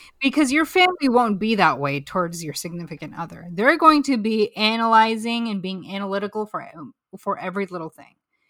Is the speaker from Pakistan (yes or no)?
yes; Pakistan; Being Pakistani, and maybe it's not a Pakistani thing, I think it's a Muslim thing.